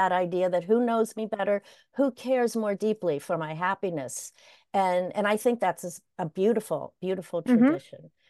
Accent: Pennsylvania, United States; You know, I'm an American kid. I grew up in the Pittsburgh suburbs.

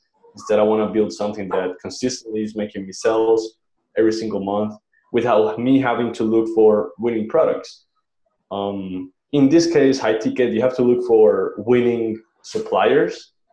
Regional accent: Colombia; English is a second language; I'm from Colombia.

